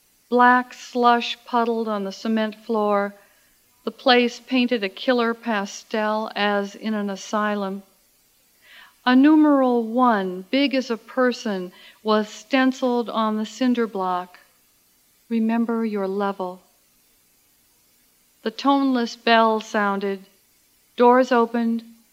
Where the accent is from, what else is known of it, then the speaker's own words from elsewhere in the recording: Minnesota, United States; I am not responsible for your bad weather, in spite of the fact that I come from Minnesota, which is the bad weather place for a lot of people.